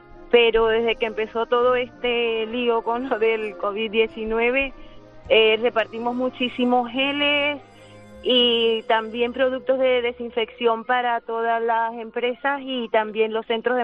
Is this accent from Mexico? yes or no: no; Venezuela; now in Spain; No, yo soy venezolana.